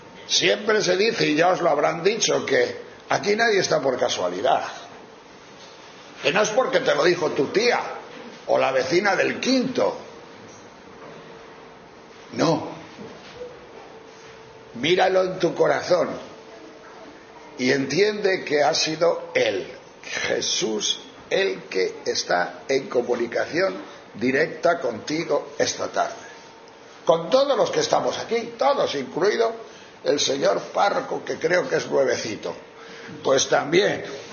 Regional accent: León, Castile and León, Spain; Yo, como soy de León, pues eso, en mi pueblo había vacas y burras

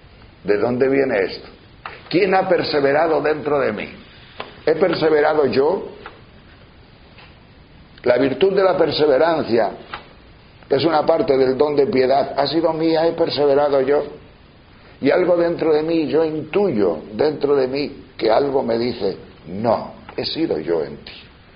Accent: León, Castile and León, Spain; Pues esa es la palabra jorugar. Hablo de León, yo soy de León.

